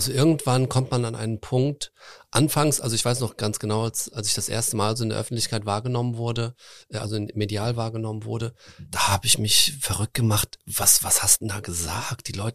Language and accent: German; Germany; born there; Meine Eltern kommen beide aus Russland, haben sich in Deutschland kennengelernt, ich bin in Deutschland geboren.